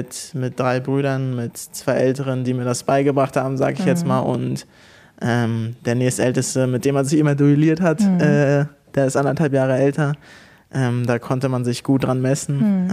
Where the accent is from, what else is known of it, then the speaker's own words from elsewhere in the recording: Hohensprenz, Mecklenburg-Vorpommern, Germany; ich komme aus dem Dorf Hohensprenz und da bin ich aufgewachsen, war dann in der Nähe in der Schule in Lage, bin zwischenzeitlich in Rostock dann in der Schule gewesen.